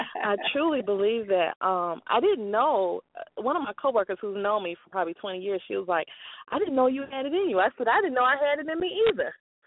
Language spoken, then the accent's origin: English; Chicago, Illinois, United States; Okay, and I am an entrepreneur from Chicago.